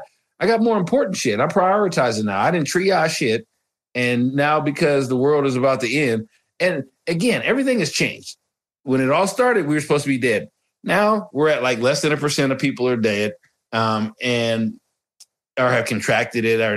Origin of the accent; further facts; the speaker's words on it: United States; But as an American, I would like to have, you know, I got some more home improvement stuff I need done.